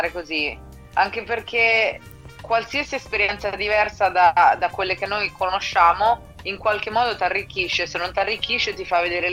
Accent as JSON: {"language": "Italian", "region": "Marche", "country": "Italy", "lives_now": "New York, United States", "said": "noi che siamo della Riviera del Conero fa un po' ridere"}